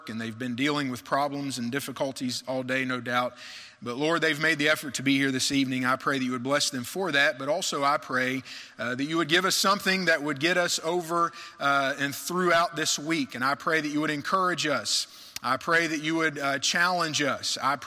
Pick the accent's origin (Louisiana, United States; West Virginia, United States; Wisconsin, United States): West Virginia, United States; My wife Amy graduated in 2004. We're both from West Virginia, but we didn't meet till we got here to Crown College.